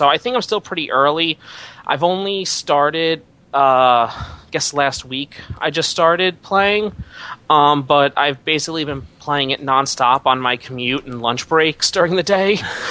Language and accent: English; Long Island, New York, United States; I'm from Long Island, actually. We are the suburbs of New York City.